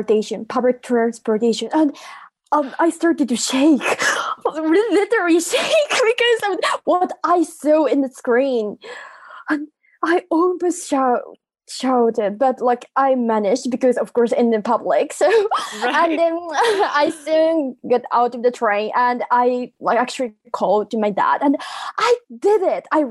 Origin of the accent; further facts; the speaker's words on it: Japan; English is a second language; I'm from Japan, and I'm a university student senior.